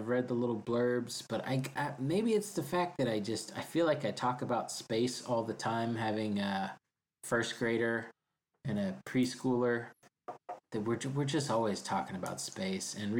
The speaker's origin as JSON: {"language": "English", "town": "Houston", "region": "Texas", "country": "United States", "tie": "born or raised there", "said": "My hometown Houston Astros are a strong Orange representative"}